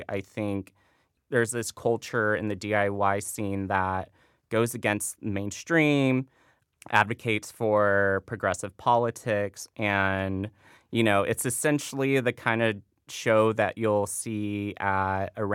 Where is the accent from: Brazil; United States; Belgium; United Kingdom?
United States; Chula Vista, California; moved away; So growing up in Chula Vista, I think San Diego in general, I wouldn't say there was trans visibility